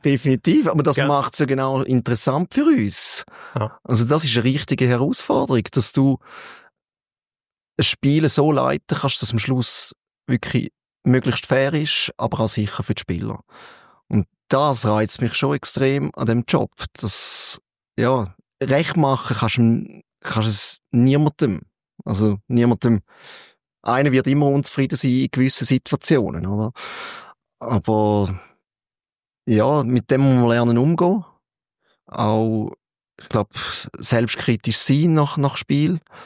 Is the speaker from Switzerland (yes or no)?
yes; Frauenfeld, Thurgau, Switzerland; Ich bin oben im Internat gewesen, aufgewachsen im Frauenfeld.